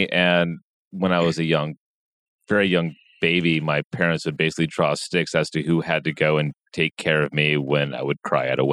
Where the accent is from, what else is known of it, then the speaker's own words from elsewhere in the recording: Santa Barbara, California, United States; I was 16 years old. It was at Thanksgiving in my hometown of Santa Barbara.